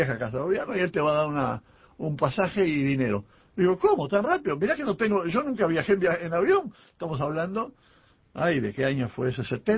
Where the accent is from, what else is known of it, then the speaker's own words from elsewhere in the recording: Uruguay; Somos todos uruguayos.